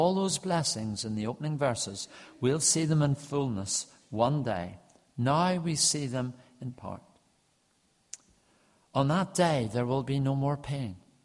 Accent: Saintfield, Northern Ireland, United Kingdom; I grew up in Saintfield, County Down. It was my home.

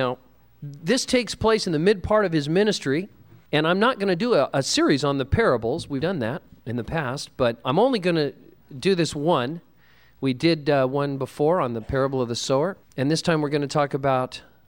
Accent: Santa Cruz, California, United States; I was raised in Santa Cruz, and they have the Big Dipper there, that big wooden roller coaster

